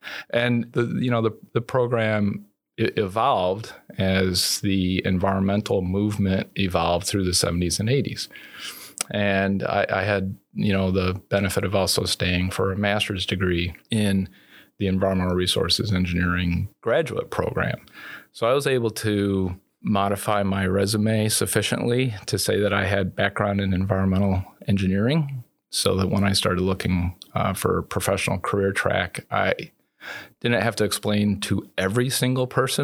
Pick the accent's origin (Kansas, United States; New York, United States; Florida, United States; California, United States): New York, United States; I grew up in Central New York